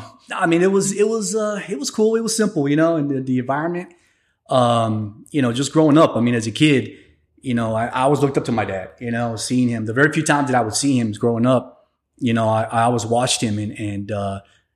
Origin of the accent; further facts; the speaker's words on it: San Antonio, Texas, United States; also born or lived in Piedras Negras; So I was born there in Mexico in 73. So my mom and dad, didn't speak in English, you know, but I was raised in San Antonio. So 74, 75, we moved to San Antonio